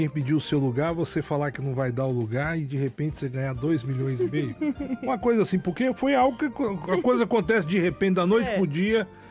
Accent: Minas Gerais, Brazil; Mentira, eu sou mineiro, graças a Deus.

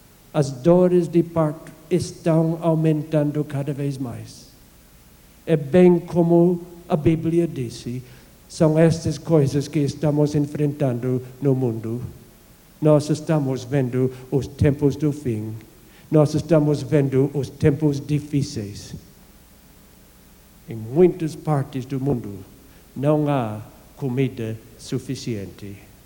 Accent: Canada; Eu me lembro quando eu fui criado no Canadá, nós não tivemos chave de nossa casa.

